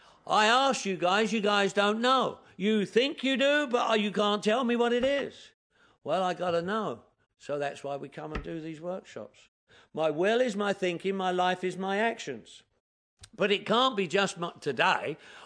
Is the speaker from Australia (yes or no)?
no; England, United Kingdom; now in United States